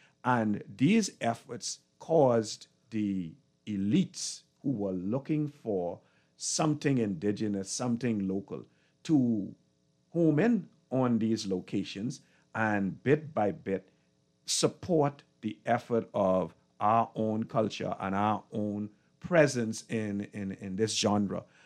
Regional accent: Adelaide, New Providence, Bahamas; growing up in Adelaide at Avery's

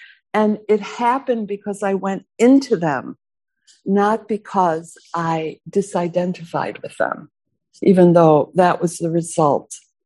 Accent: United States; So how does that apply to me as an American, as a woman, as a Jew, as a mother?

